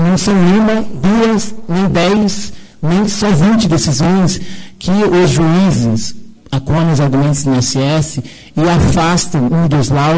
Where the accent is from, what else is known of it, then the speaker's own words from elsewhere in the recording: Curitiba, Paraná, Brazil; respeito essa casa como cidadão de Curitiba, como brasileiro, respeito a todos.